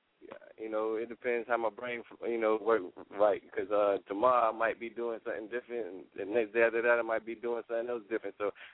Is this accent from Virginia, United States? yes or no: yes; Portsmouth, Virginia, United States; now in Chesapeake, United States; I'm in Chesapeake right now, but I'm from Portsmouth. You know what I mean? City of Portsmouth